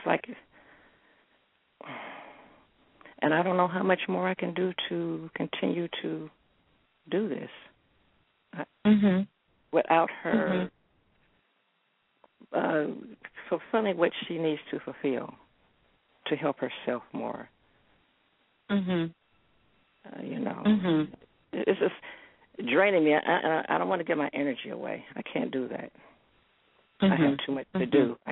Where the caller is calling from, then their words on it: Cleveland, Ohio, United States; I'm calling from Cleveland, Ohio.